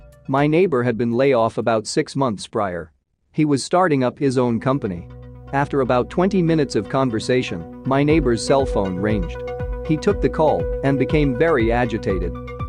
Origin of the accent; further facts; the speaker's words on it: Louisville, Kentucky, United States; born there; I was born in Louisville, Kentucky.